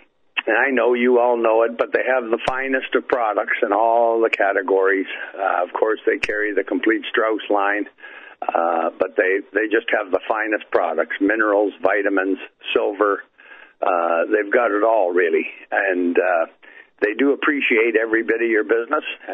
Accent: Canada; I'm up here in Canada, as if you've heard me before on the radio with you. I'm a Canadian. I'm sitting here looking at the North Shore of Lake Erie right now. I live about a half hour or so from Buffalo, New York.

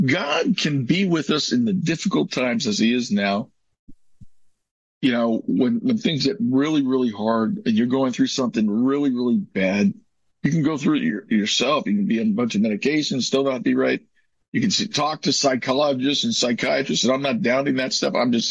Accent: Los Angeles, California, United States; I told you I'm from Los Angeles, and my upbringing was ugly.

